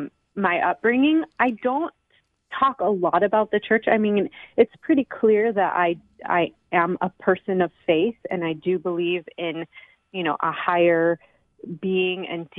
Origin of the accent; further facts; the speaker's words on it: Dallas, Texas, United States; I was raised in Dallas, Texas, by in a Jewish family. So my family is Jewish all the way back on either side for as long as I've been able to find.